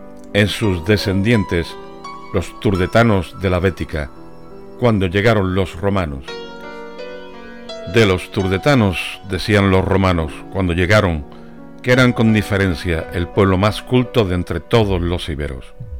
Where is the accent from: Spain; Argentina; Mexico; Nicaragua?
Spain; Andalusia; ¿acaso no seguimos siendo andaluces porque llevemos pantalones vaqueros?